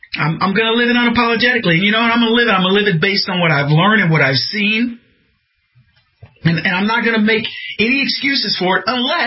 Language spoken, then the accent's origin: English; the South, United States; I mean, I grew up in the South.